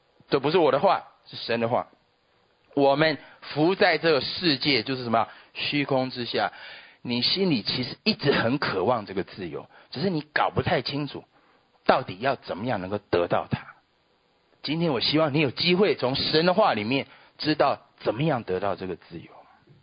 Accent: Taiwan; 我还记得我从台湾来

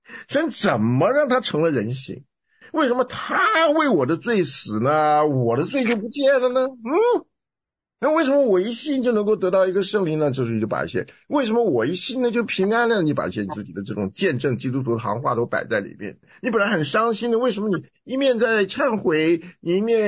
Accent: Taiwan; moved away as an adult; now in United States; 我从台湾来啊，我为什么来，我就是来学音乐的啊

